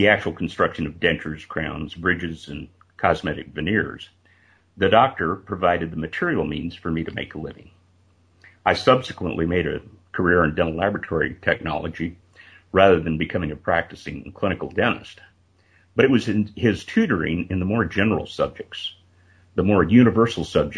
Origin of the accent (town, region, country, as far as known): Las Cruces, New Mexico, United States; born or raised there